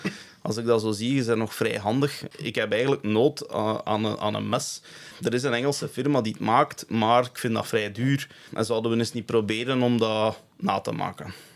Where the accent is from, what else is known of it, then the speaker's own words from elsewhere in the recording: Flanders, Belgium; Ik ben afkomstig uit Wouwbrechtegem. Ik ben geboren in het jaar 1987.